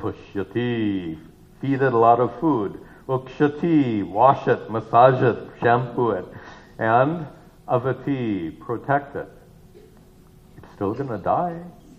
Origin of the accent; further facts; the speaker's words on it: Midwest, United States; moved away as an adult; I grew up in the Midwest, moved to California in the 1970s